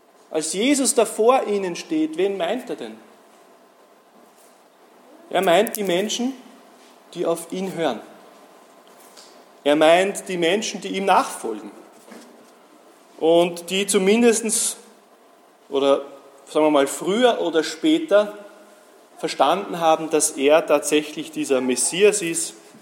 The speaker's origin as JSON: {"language": "German", "country": "Austria", "said": "also bei uns in Österreich"}